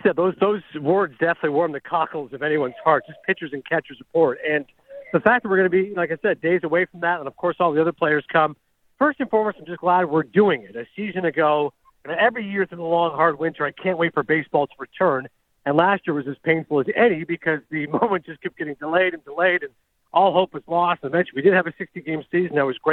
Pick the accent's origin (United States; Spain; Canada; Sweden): Canada; Toronto, Ontario; And, of course, my hometown Blue Jays signing George Springer.